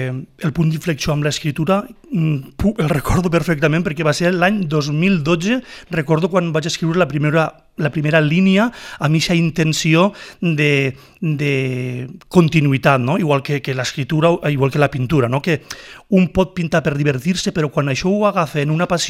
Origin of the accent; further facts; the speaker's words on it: Peníscola, Valencian Community, Spain; jo començaré dient-vos que sóc de Peníscola, vaig néixer l'any 75